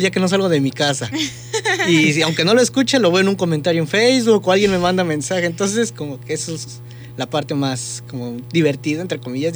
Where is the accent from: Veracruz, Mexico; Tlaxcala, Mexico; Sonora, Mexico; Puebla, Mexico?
Tlaxcala, Mexico; para los que no sepan, soy del estado de Tlaxcala.